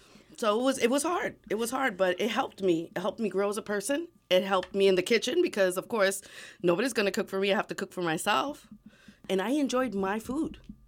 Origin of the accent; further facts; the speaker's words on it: New York City, New York, United States; I grew up at a time where, you know, I grew up in a big city. I grew up in New York City, and mom was like a hawk.